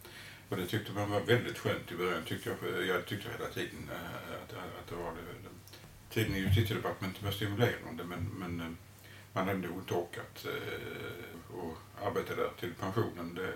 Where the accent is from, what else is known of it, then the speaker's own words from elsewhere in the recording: Malmö, Skåne, Sweden; accent: Skåne dialect; Det hörs väl på min dialekt att jag kommer från Skåne. Jag är uppvuxen i Malmö.